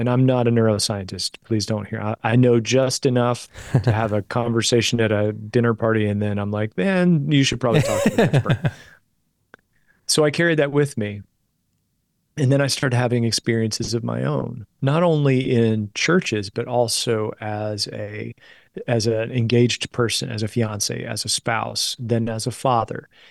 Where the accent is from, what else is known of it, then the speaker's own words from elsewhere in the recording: West Virginia, United States; I grew up in Southern West Virginia, so in a Nazarene church, and Nazarene churches in the South are a little more Pentecostal, a little more high energy.